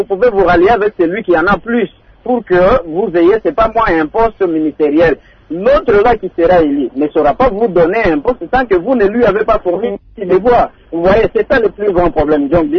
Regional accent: Kindu, Maniema, DR Congo; Chez moi, à Kindu, par exemple, au Maniema

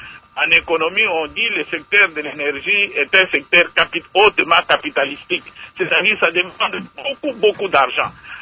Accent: Goma, North Kivu, DR Congo; Je viens de Goma, des quartiers comme la commune de Lunga.

